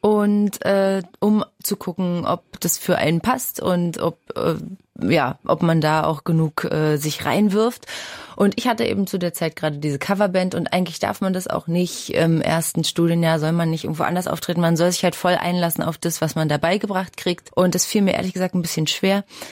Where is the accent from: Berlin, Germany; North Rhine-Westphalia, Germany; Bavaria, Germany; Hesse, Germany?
Berlin, Germany; Pankow; weil ich bin ja aus Pankow